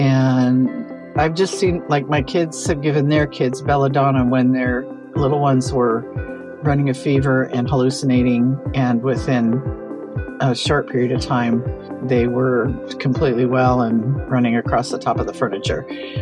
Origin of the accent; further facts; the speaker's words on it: California, United States; I'm from California.